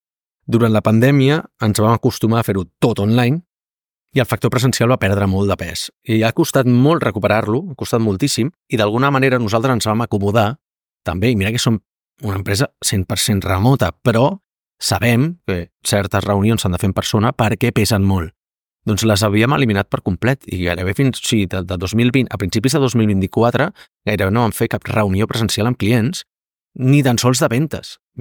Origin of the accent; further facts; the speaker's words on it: Catalonia, Spain; som catalans